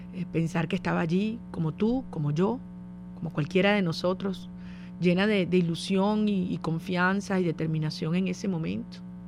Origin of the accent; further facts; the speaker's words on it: Venezuela; la suscribo completamente como venezolana, como ciudadana.